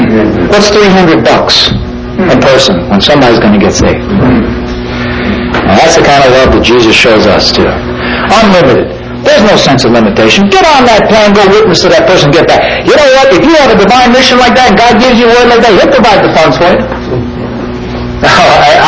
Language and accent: English; New York, United States; every Tuesday night in my hometown up there in New York, we rented out this big theater